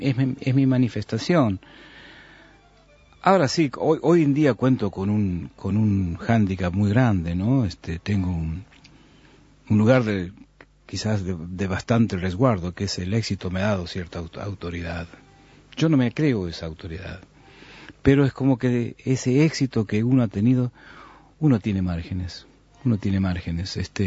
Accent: Argentina; now in United States; Yo me fui hace 35 años de Argentina. Vivo ya en Estados Unidos hace mucho tiempo.

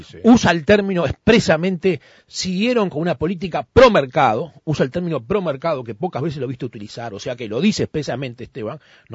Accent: Uruguay; nos llenan un poco de orgullo a todos como uruguayos

